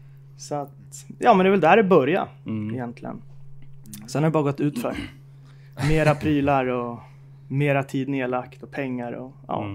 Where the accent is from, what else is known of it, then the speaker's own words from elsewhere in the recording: Bålsta, Uppsala County, Sweden; Ja, alltså, jag kommer härifrån Bålsta, från Stockholm.